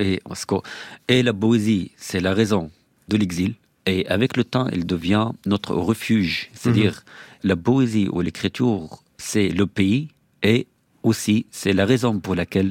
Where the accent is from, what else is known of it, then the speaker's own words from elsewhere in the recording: Damascus, Damascus Governorate, Syria; moved away; Vous savez, évidemment, Damas me manque, beaucoup de choses me manquent en Syrie, car je suis échappé de la Syrie le mois de mars, d'ailleurs.